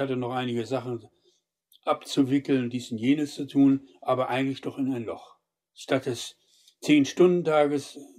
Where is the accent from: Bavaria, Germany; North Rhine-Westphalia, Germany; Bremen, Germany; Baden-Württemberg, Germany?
Bremen, Germany; Bremer Architekten, das lag natürlich nahe. Bin ja Bremer, ich bin ja Architekt.